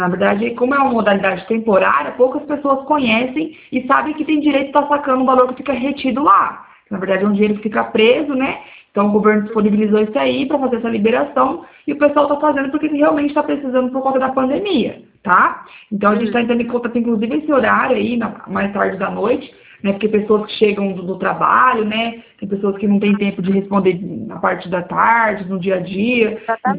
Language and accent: Portuguese; Presidente Prudente, São Paulo, Brazil; Eu sou do interior de São Paulo, aqui em Presidente Prudente.